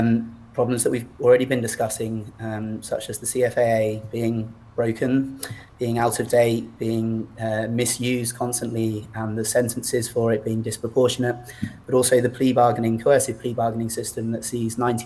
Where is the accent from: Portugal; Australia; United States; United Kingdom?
United Kingdom; I find that incredibly awkward as a British person